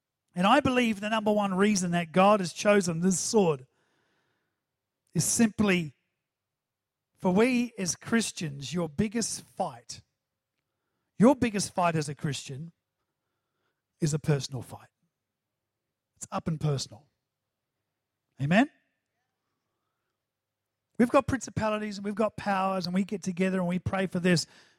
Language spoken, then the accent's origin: English; New Zealand; accent: New Zealand; did that sound New Zealand? Chance. My New Zealand accent, chance.